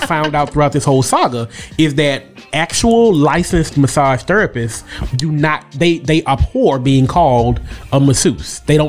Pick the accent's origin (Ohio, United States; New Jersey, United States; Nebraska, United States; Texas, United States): Ohio, United States; Cleveland; We, East 99.